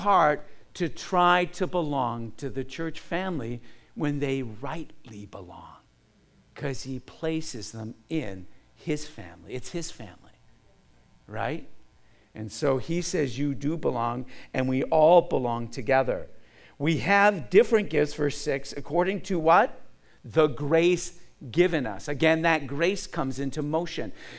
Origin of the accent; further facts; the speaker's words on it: Canada; Okay, I'm not Russian. I am Canadian.